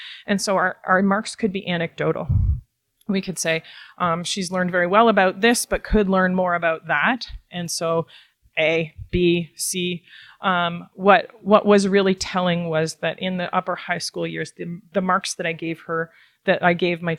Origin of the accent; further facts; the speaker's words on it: Ontario, Canada; like, I'm from Ontario. I've been homeschooling in Ontario for 21 years.